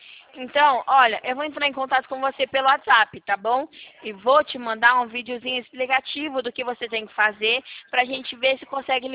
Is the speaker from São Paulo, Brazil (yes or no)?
yes; Valinhos, São Paulo, Brazil; Então, a gente é de Valinhos, interior de São Paulo.